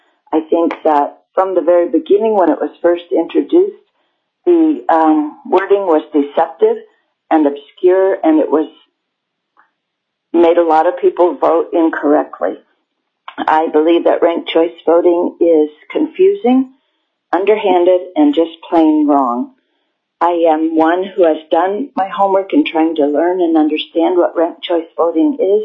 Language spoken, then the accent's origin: English; Ketchikan, Alaska, United States; I'm from Ketchikan, and thank you so much for the opportunity to comment today.